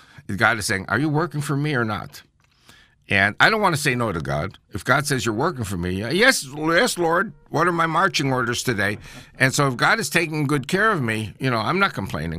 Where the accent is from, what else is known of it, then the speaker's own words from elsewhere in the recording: United States; born there; Listen, I'm American-born.